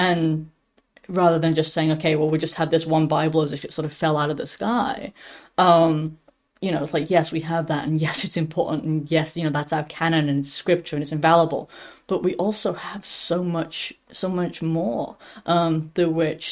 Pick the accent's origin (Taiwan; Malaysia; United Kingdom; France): United Kingdom; England; Growing up in England, I don't think I ever had any exposure to anyone who was Catholic.